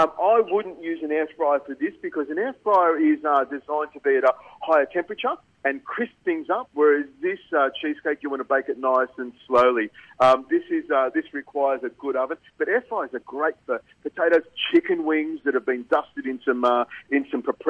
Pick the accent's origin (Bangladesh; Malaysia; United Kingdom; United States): Malaysia; I grew up drinking condensed milk. I grew up in Malaysia. I was an Air Force brat.